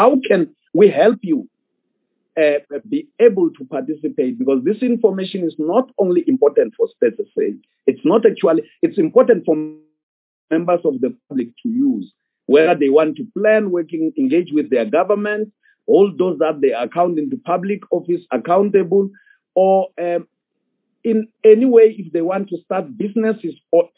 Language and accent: English; Western Cape, South Africa; told them that I'm from Nyanga and Langa